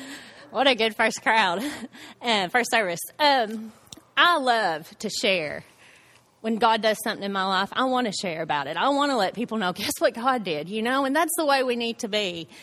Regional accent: Batesville, United States; I was born here in Batesville, and I have lived here my entire life.

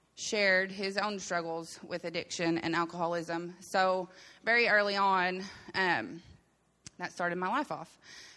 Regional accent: Louisiana, United States; born there; I was born in Louisiana.

